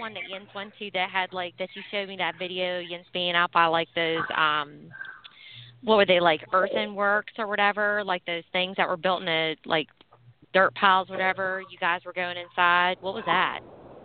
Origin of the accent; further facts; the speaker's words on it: Pittsburgh, Pennsylvania, United States; Well, I'm from Pittsburgh, so I have certain feelings about West Virginia